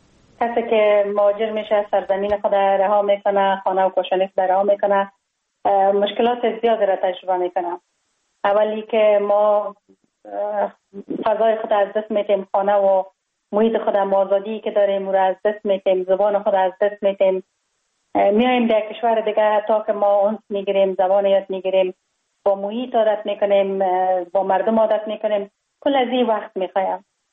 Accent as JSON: {"language": "Persian", "region": "Kabul", "country": "Afghanistan", "tie": "born or raised there", "said": "من خوشبختانه در خانواده روشن فکر به دنیا آمدم، در شهر کابل در محله کوتی سنگی تولد شدم."}